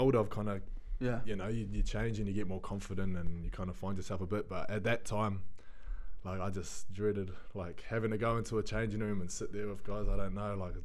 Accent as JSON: {"language": "English", "region": "Auckland", "country": "New Zealand", "tie": "born there", "said": "I was born in Auckland."}